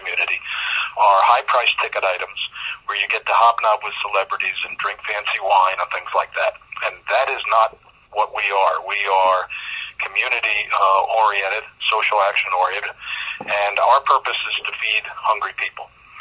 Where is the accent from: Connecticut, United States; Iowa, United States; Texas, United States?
Connecticut, United States; I grew up in Connecticut, so I know.